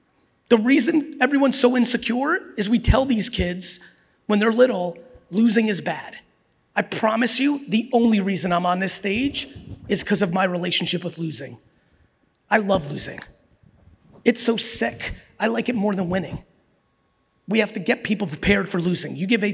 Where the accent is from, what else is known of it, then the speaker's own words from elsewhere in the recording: New Jersey, United States; I'm 47 and I grew up in Jersey